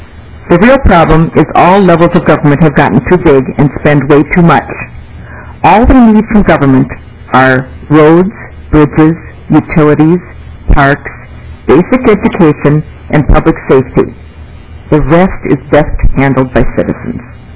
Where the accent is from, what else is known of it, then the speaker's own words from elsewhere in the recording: Brooklyn Center, Minnesota, United States; I'm from Brooklyn Center, and I'm a council member in Brooklyn Center.